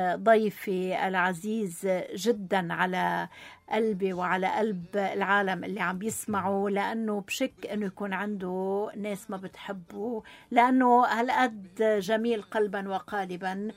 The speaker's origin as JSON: {"language": "Arabic", "country": "Lebanon", "said": "نحنا مننجح كلبنانيين بشكل فردي ومنفشل بشكل جماعي"}